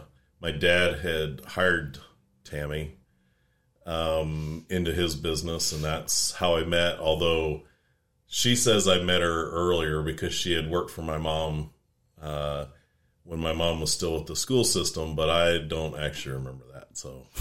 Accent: Virginia, United States; I have been born and raised in Rockingham County my entire life. Lived here pretty much my entire life. Except for a few years where I spent college over at the University of Virginia in Charlottesville.

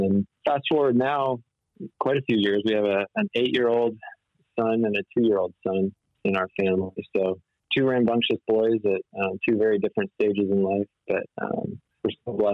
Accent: Canada; she's from the Chicago area, and I'm from Canada, so Midwesterner and a Northerner.

